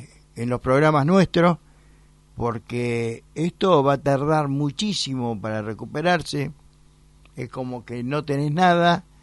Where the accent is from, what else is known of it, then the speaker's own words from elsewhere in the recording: Buenos Aires, Argentina; porque amo, soy porteño y amo mi ciudad